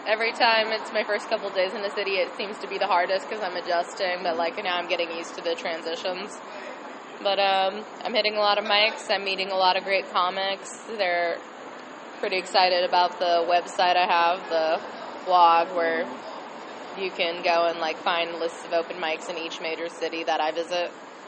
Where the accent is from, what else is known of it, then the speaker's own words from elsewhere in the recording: Flagstaff, Arizona, United States; And then I was in Flagstaff, my hometown, for a couple weeks.